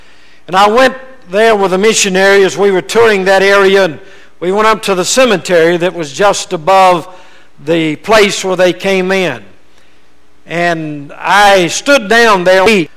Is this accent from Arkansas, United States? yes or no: no; Louisiana, United States; also born or lived in Texas; I was born in Texas, but raised and reared in Louisiana.